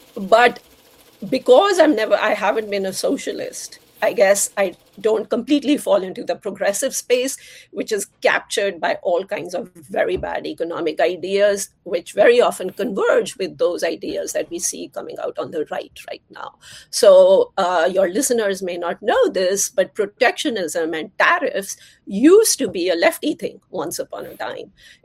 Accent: India; I grew up in India, which was a socialist country, and socialism wasn't working in India.

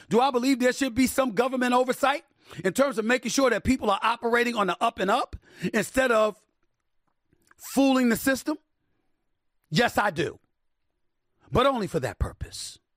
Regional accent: Queens, New York, United States; You weren't around when I was growing up in Hollis, Queens.

